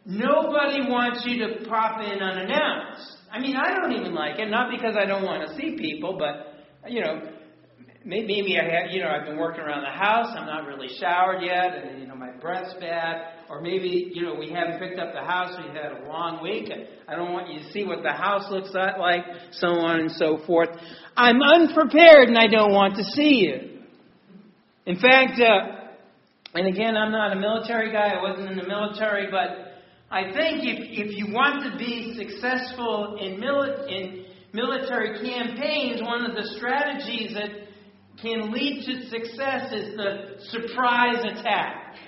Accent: New England, United States; I grew up in New England. I knew better than to do that here.

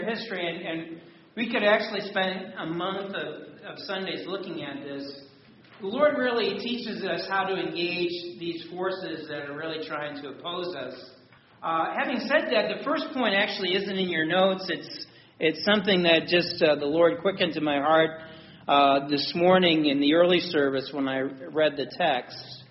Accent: New England, United States; I grew up in New England. I knew better than to do that here.

